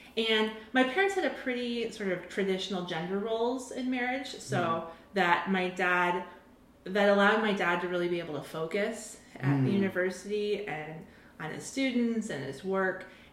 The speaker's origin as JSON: {"language": "English", "town": "Champaign", "region": "Illinois", "country": "United States", "tie": "born or raised there", "also_born_or_lived": "Ithaca, New York", "said": "Well, I was born in Ithaca, New York, where my dad was going to graduate school at Cornell and my mom was teaching middle school. And then when I was about three, I believe, we moved to Champaign, Illinois."}